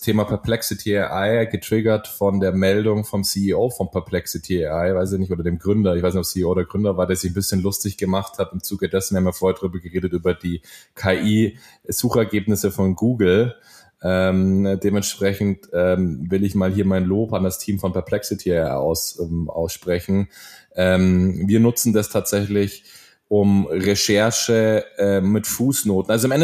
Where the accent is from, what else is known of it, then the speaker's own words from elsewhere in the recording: Italy; Als Italiener bin ich dann immer sehr dünnhäutig, wenn man meine italienischen Fähigkeiten falsch betont.